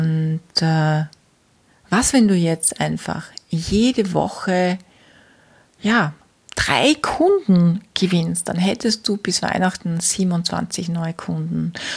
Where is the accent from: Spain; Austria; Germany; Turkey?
Austria; Also bei uns in Österreich sind das aktuell 6 Leute.